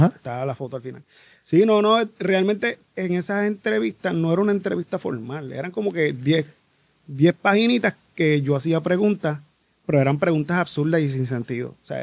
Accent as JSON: {"language": "Spanish", "town": "Carolina", "country": "Puerto Rico", "tie": "born or raised there", "said": "ahí en mi pueblo natal, Carolina."}